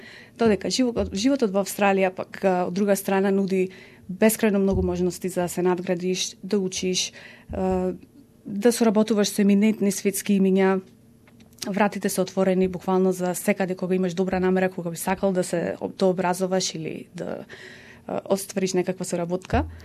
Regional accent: Bitola, Pelagonia, North Macedonia; also born or lived in Melbourne, Australia; Родена во Мелбурн, па меѓутоа израстена во Битола, каде завршив основно и средно музичко образование

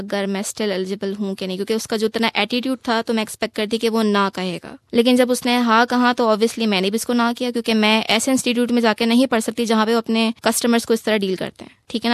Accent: Pakistan; میں نے کہا میں پاکستان سے ہوں۔

